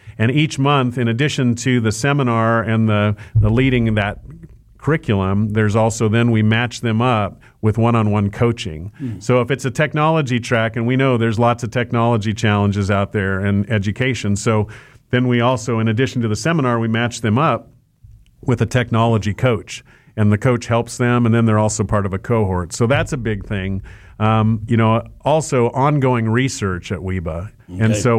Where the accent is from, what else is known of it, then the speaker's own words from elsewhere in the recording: Hillsboro, Kansas, United States; Yeah, Hillsborough, Kansas, home of Tabor College.